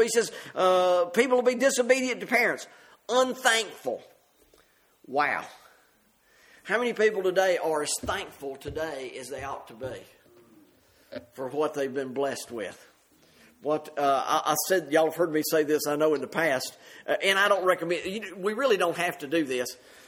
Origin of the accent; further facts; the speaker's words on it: Mississippi, United States; The dirt roads I grew up on in Mississippi, they were grand highways compared to some of the things I've ridden on over there.